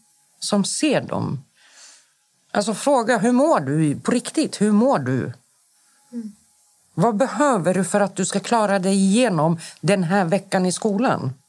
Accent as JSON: {"language": "Swedish", "town": "Rinkeby", "region": "Stockholm County", "country": "Sweden", "tie": "born or raised there", "said": "Jag är uppvuxen i Rinkeby. Jag kommer från förorten."}